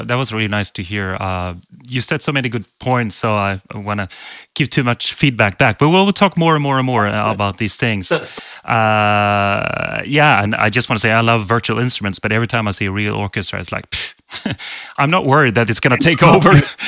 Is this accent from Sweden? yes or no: yes; Sweden; English is a second language; I'm from Sweden, and how did I get here?